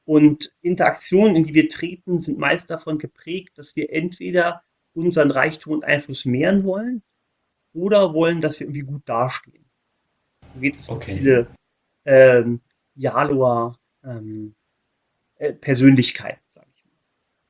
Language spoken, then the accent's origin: German; Berlin, Germany; now in Celle, Germany; Also ich bin zwar aus Berlin, okay, mittlerweile wohne ich auch in der Nähe von Celle